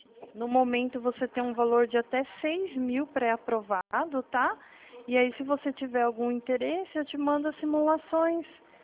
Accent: Atibaia, São Paulo, Brazil; Eu sou do interior de Atibaia, é estado de São Paulo, tá?

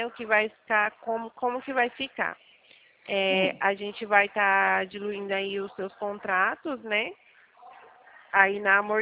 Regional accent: São Paulo, Brazil; eu sou de São, quer dizer, sou do interior de São Paulo

